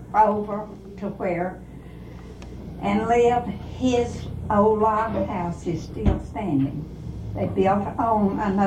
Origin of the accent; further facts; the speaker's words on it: Pineview Community, Georgia, United States; I grew up in Pineview Community, which is about 4 miles south of Jakin.